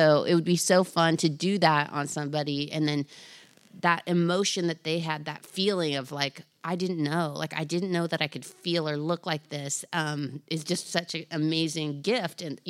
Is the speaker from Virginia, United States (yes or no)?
no; California, United States; kind of the way I grew up in Orange County, I had this really amazing family